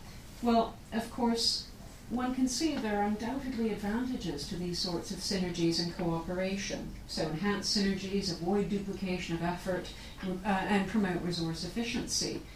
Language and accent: English; Winnipeg, Manitoba, Canada; I grew up in Winnipeg, which has become the polar bear capital of Canada